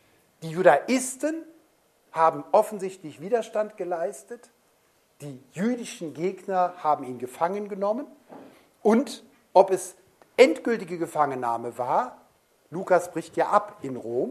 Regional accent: Rhineland, Germany; als Rheinländer

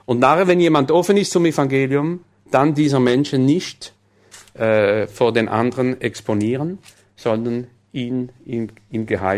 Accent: France; Ich bin Ausländer, ich bin Franzose, aber ich bin nicht von dort, die kennen meine Eltern nicht

